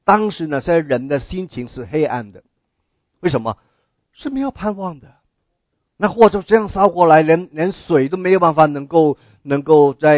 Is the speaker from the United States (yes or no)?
yes; California, United States; 我是来自加州我在加州住了20多年也有一些的亲人还在加州